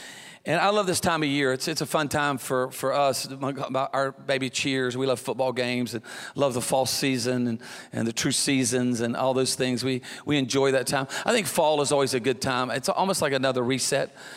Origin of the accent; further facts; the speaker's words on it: Alabama, United States; And I'm from Alabama.